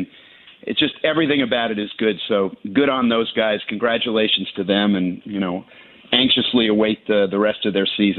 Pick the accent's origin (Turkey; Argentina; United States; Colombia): United States; New York; I grew up in Westchester, which, for those of your listeners who aren't familiar with it, is just north of New York City.